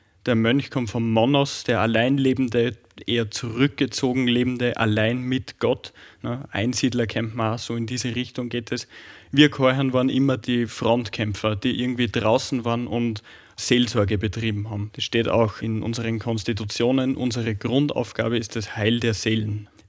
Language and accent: German; Reichersberg, Upper Austria, Austria; bin seit 2023 hier im Stift Reichersberg, zurzeit im Noviziat. Ich bin tatsächlich auch ein gebürtiger Reichersberger, also ein waschechter Innviertler.